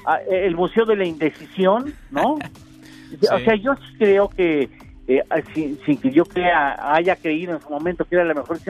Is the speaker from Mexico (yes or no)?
yes; Mexico; Me da mucha tristeza como mexicano